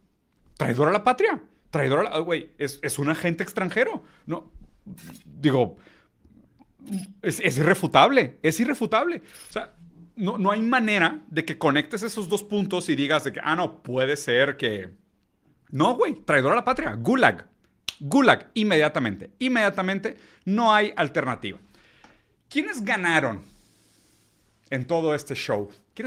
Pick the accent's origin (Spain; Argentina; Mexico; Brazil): Brazil; first language Portuguese; Spanish is a second language; Y esto lo digo como portugués, ¿okay? Como brasileño, como una persona lusoparlante.